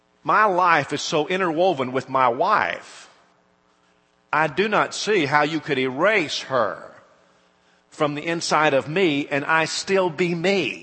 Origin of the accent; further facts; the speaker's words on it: United States; As an American, it is shocking to me because Alabamians, in an overwhelming way, said no to this.